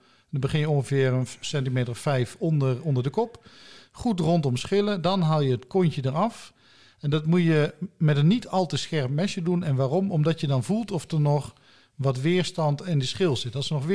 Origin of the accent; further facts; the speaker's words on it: Limburg, Netherlands; Yes, en dat kun je natuurlijk niet helemaal meer aan mij horen. Maar mijn roots liggen in Noord-Limburg. In het land van de lus.